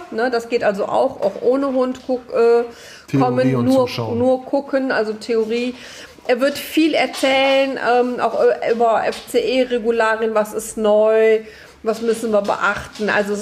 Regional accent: Spain; ich als Spanierin, und wir haben natürlich auch auf Spanisch gequatscht.

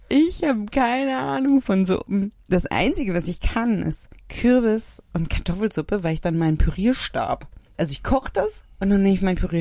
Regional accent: Germany; Und ich gesagt, ja, aus Deutschland.

